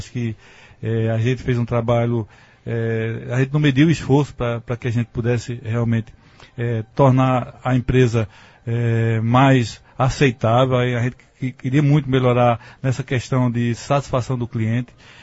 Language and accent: Portuguese; Itapetim, Pernambuco, Brazil; now in Afogados da Ingazeira, Brazil; Eu digo, sou de Afogado. Depois eu me lembro, ah não, sou de Itapetí. Mas eu já me considero quase que afogadense.